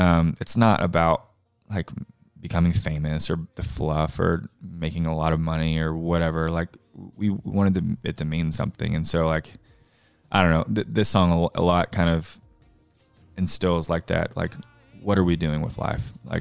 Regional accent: Cookeville, Tennessee, United States; It was back in my hometown, Cookeville.

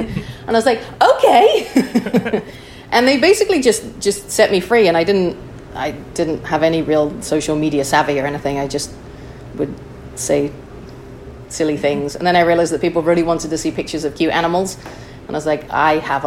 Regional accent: Chester, North West England, United Kingdom; now in United States; I'm originally from Chester, England.

